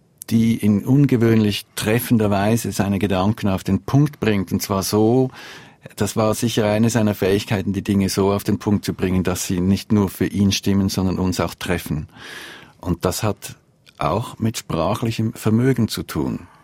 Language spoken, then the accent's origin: German; Switzerland; Ich bin Schweizer und möchte international sein.